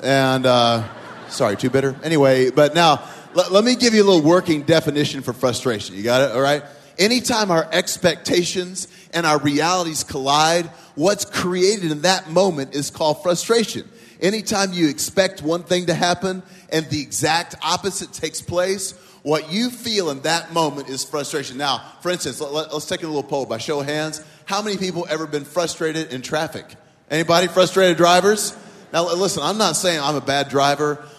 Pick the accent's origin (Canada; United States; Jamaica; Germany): United States; Oklahoma; Everyone say hi, …. And I'm from Oklahoma.